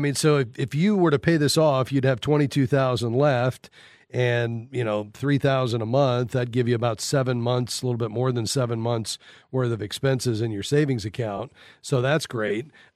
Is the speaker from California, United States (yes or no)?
no; Florida, United States; Well, I'm from South Florida myself.